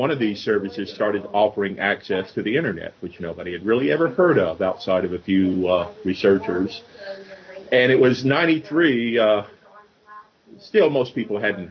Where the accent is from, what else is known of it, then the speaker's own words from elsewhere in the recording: Alabama, United States; my home state of Alabama, just south of here, where we are now, where I grew up.